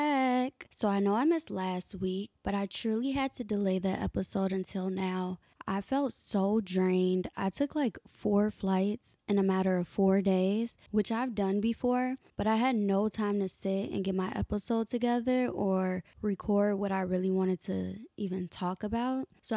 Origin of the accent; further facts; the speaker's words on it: Chicago, Illinois, United States; I always love running into people from my hometown because Chicago is just Chicago, and to grow up there, you know what I mean. So we have to support our fellow Chicagoans.